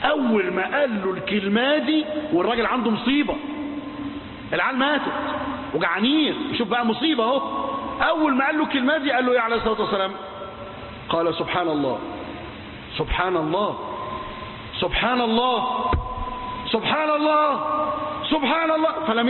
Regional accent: Egypt; ما أنا عربي هو بكلمك أنا مصري معاك

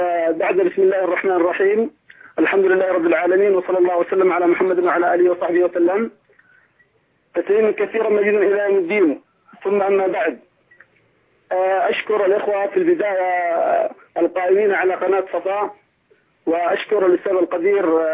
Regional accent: Yemen; التي كانت حاصلة في بلادنا اليمن

